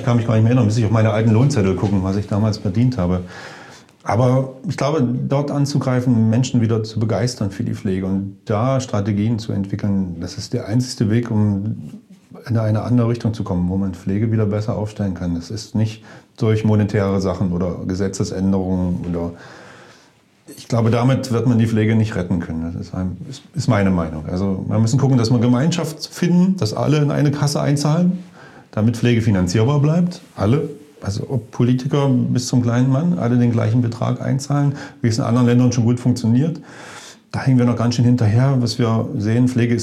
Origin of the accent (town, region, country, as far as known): Dessau, Saxony-Anhalt, Germany; born there